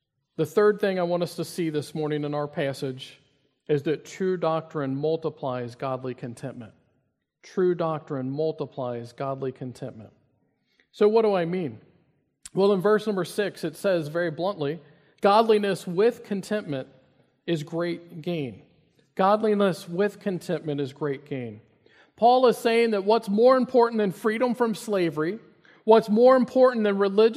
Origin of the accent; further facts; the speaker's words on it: Kentucky, United States; if you know anything about Kentucky, which is my home state, there are a lot of single-wide trailers